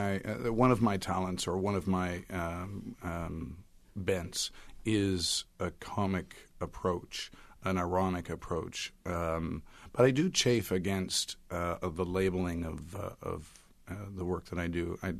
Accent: Canada; I think I happen to be Canadian

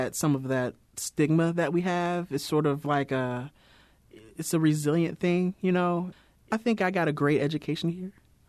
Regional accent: St. Louis, Missouri, United States; I was born and raised in St. Louis.

